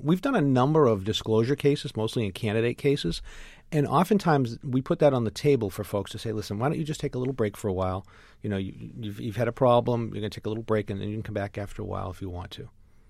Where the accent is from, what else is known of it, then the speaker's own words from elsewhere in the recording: Lynn, Massachusetts, United States; You know, I grew up in Lynn, and I worked for a state rep as an intern when I was in college.